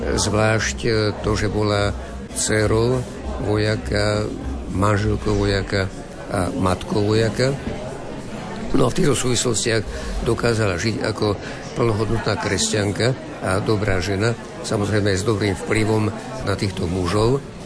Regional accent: Nitra Region, Slovakia; ja pochádzam od Nitry

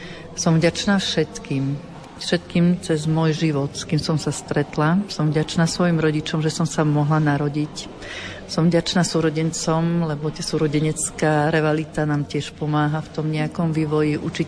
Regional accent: Prešov, Prešov Region, Slovakia; lebo Prešov je moje rodné mesto. Takže na mojom rodisku pre mňa má to ešte o niečo taký vyšší zmysel.

